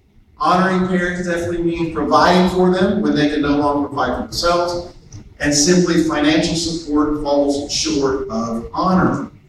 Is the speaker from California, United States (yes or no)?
no; Greensburg, Indiana, United States; down a neighborhood street in Greensburg, Indiana, my hometown